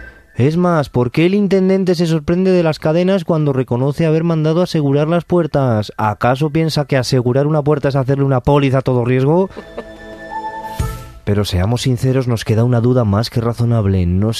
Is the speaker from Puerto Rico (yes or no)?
no; Burgos, Castile and León, Spain; reconozcamos que en Burgos más que de la Tierra Media somos de Juego de Tronos, porque esto es como Invernalia.